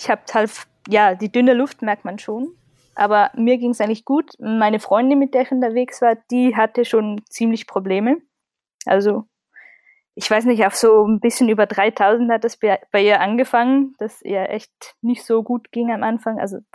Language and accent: German; Switzerland; Also ich komme ja aus der Schweiz